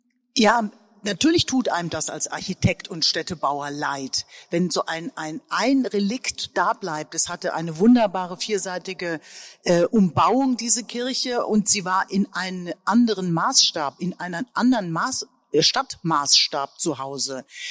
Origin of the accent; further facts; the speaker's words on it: Rhineland-Palatinate, Germany; ich bin jetzt aus der Pfalz